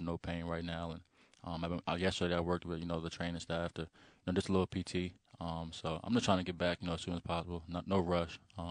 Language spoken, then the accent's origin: English; Norristown, Pennsylvania, United States; I'm actually from Norristown, Pennsylvania.